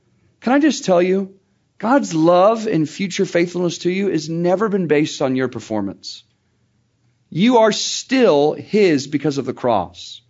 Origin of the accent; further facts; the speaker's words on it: Murrieta, California, United States; I love my hometown, grew up in a city called Murrieta. I like my hometown.